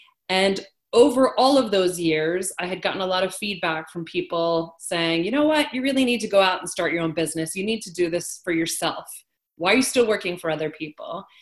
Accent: Maryland, United States; now in New Jersey, United States; a Maryland girl at heart. I live in New Jersey now, and that's mm-hmm. where my business is, but I grew up in Maryland.

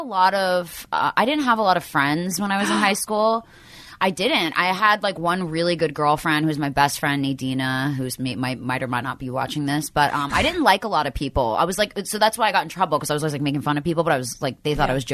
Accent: Pennsylvania, United States; Outside Philly.

